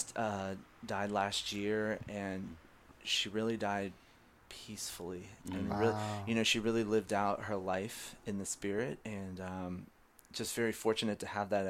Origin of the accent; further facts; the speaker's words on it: Virginia, United States; I'm born and raised in Virginia, and you know, a lot of Californians think it's the same place